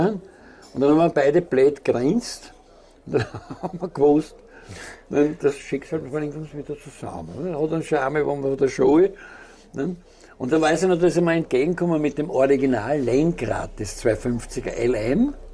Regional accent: Austria; ich bin aus Österreich

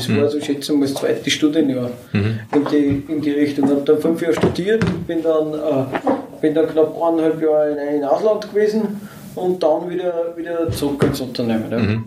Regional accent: Upper Austria, Austria; Ich bin einfach ein sehr verbundener Mühlviertel und ich war eigentlich jedes Wochenende da. Ich habe am Donnerstag aus Wien weg.

